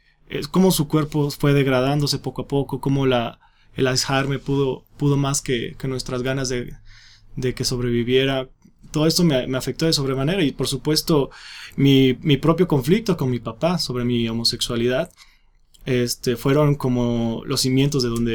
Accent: Ciudad Altamirano, Guerrero, Mexico; moved away as an adult; also born or lived in Coyuca de Catalán / Cirándaro; now in Mexico City, Mexico; originario del estado de Guerrero. Nací en un lugar que se llama Coyuca de Catalán. Pasé mi infancia en un lugar que se llama Cirándaro. Y durante toda mi adolescencia la pasé en Ciudad Altamirano, de donde me reconozco más deudor de mis orígenes

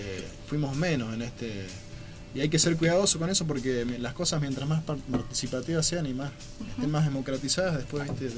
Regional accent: Córdoba, Argentina; A mí, la verdad, como cordobés, eso me da vergüenza

